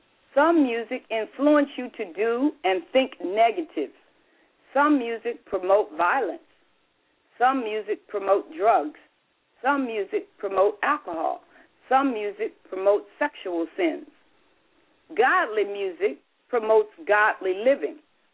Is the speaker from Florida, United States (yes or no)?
yes; Jacksonville, Florida, United States; When I was a child, black child growing up in Jacksonville, we had to sit in the back of the bus.